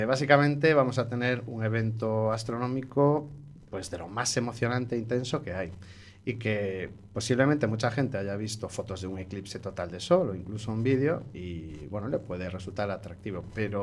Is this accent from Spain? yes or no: yes; A Coruña, Galicia, Spain; No, porque soy coruñés.